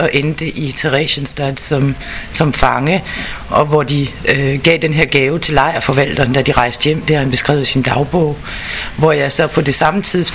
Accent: Hvidsten, Central Denmark Region, Denmark; Det er lidt svært i Hvidsten, hvor jeg kommer fra, at finde israelere, der taler.

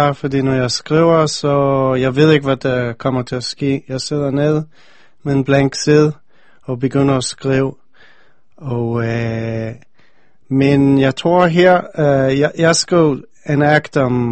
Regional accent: United States; now in Denmark; Jeg bor i Danmark. Ja, altså, jeg er vokset op mest i USA, så ja. Det er nogle ting, som får mig til at føle meget amerikansk, og, som for eksempel fjernsyn, som jeg er vokset op med, og film.

